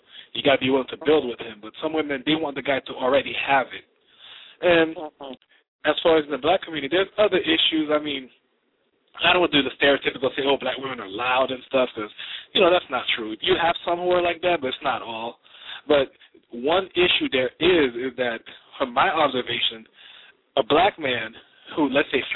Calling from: Philadelphia, Pennsylvania, United States; Yes, I'm calling from Philadelphia in the great commonwealth of Pennsylvania.

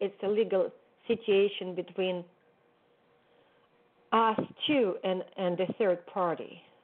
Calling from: California, United States; Oh, I'm calling from California.

